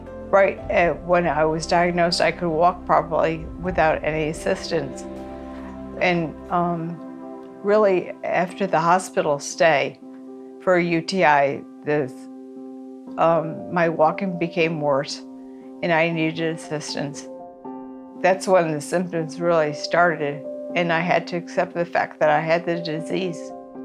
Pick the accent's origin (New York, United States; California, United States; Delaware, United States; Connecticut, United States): Connecticut, United States; Branford; I'm from Brantford, Connecticut.